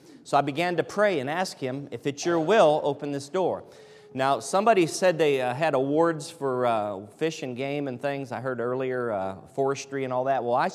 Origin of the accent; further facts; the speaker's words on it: Ohio, United States; I'm from Ohio, so don't hold that against me.